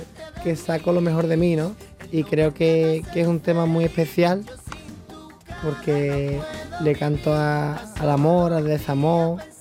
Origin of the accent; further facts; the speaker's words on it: San Fernando, Andalusia, Spain; el público me acogió muy bien, era mi tierra